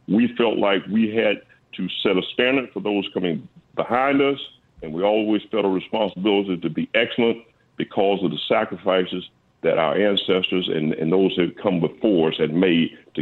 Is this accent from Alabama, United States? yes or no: yes; Tuscaloosa, Alabama, United States; growing up in Tuscaloosa, 5 minutes away from the campus, and yet never having really been associated with the University of Alabama.